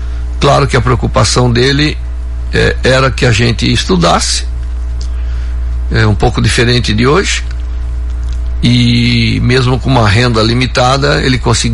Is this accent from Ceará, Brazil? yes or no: no; São Carlos, São Paulo, Brazil; vieram com os avós da Itália, então sou descendente dos italianos. E cresci aqui em São Carlos